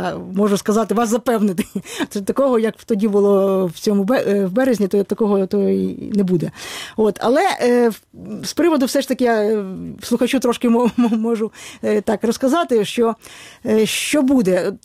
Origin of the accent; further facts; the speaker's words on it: Kyiv, Ukraine; born there; я в Києві народилася і в Голосіївському лісі здавала нормативи з лиж.